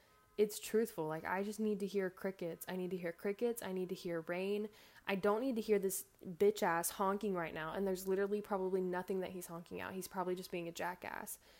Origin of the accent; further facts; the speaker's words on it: Alma, United States; I want to build more jobs at my hometown. Like they raised me. I would love to have a bridal shop in Alma that is just mine.